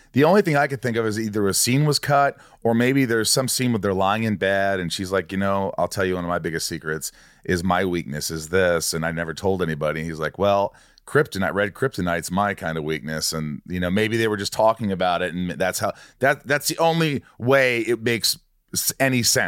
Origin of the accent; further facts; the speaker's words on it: Indiana, United States; I grew up in Indiana.